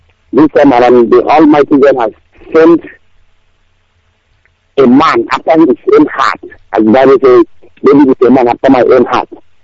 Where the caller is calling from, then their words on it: South Nigeria, Nigeria; my dear. I'm calling from Nigeria, even the south, the upper land.